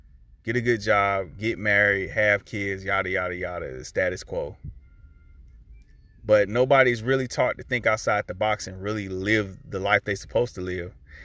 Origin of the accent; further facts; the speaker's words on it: the Carolinas, United States; some people, they want me to visit back and come back to my hometown. I keep getting that over and over and over again about me coming back to the Carolinas. I'm like, I didn't really have a foundation growing up there